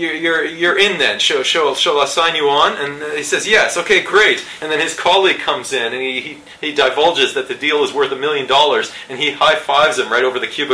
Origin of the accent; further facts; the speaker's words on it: Canada; which sort of pissed me off as a Canadian